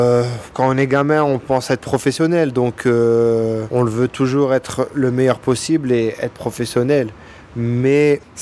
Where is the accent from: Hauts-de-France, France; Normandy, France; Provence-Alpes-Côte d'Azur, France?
Hauts-de-France, France; Lens; also born or lived in Paris; now in Switzerland; j'ai 30 ans. Je suis né à Paris, mais j'ai vécu dans le Nord-Pas-de-Calais, plus précisément à Lens. Et je suis arrivé ici en Suisse depuis peu.